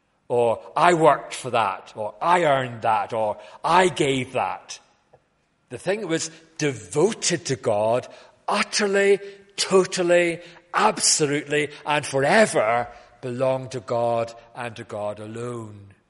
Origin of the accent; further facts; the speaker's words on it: Scotland, United Kingdom; also born or lived in England; but I was brought up in Scotland and England in Baptist churches where we had regular dedication services of newborn babies to the Lord.